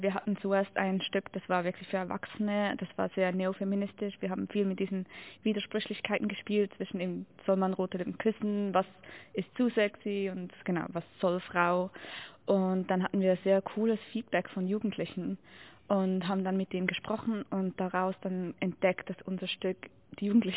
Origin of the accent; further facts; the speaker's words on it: Winterthur, Zurich, Switzerland; Ich komme aus Winterthur